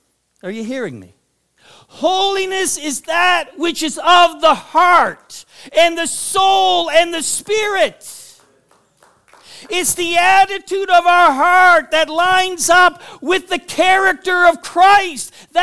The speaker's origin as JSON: {"language": "English", "region": "New Brunswick", "country": "Canada", "tie": "born or raised there", "said": "Where I grew up in New Brunswick, there were large groups of Pentecostals"}